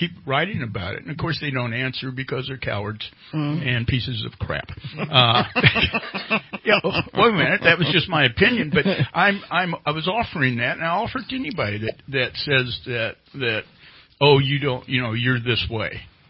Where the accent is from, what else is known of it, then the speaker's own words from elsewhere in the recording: United States; I think we should all just start out by saying I'm an American.